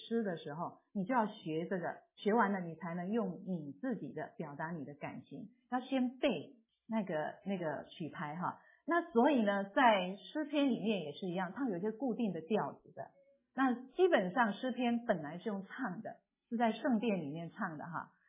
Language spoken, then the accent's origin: Chinese; China; 我们中国人好像学的比较好